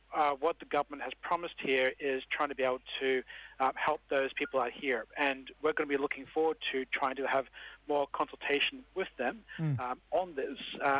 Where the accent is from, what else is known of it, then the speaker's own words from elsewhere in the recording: Queensland, Australia; now in Sydney, Australia; I'm a Dungari man, and I live down in Sydney as well too